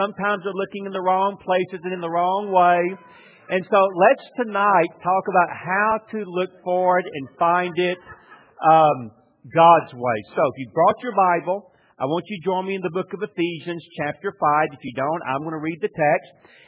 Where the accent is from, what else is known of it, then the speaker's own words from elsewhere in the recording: Atlanta, Georgia, United States; also born or lived in Dallas, Texas / Louisville; now in Wake Forest, United States; I grew up in Atlanta, Georgia, lived in Dallas, Texas for 15 years, moved back to Wake Forest for 4, went to Louisville for 8, and now have been back in Wake Forest for 10 more years.